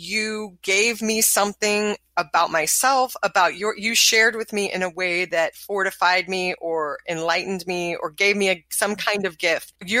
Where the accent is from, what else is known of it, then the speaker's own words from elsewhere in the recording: the South, United States; maybe because I grew up in the South, and the notion of telling stories, talking about what's actually happening, that was very frowned upon.